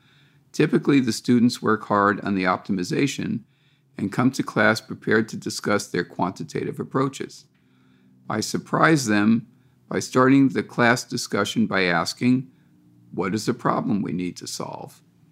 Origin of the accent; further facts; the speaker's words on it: Massachusetts, United States; also born or lived in Connecticut; I was brought up in Western Massachusetts and Connecticut, and my parents and grandparents were from Providence and Hartford